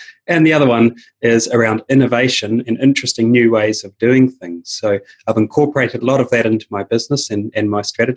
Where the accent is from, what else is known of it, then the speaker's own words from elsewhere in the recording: New Zealand; I'm come from New Zealand, right down the bottom of the globe there, in a town the size of about 90,000 people.